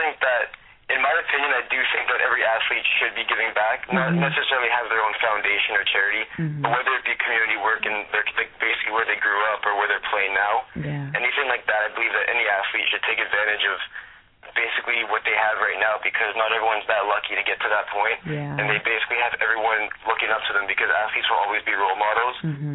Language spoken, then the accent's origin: English; Mississauga, Ontario, Canada; Yeah, I'm from Mississauga, Ontario. It's basically a city right beside Toronto.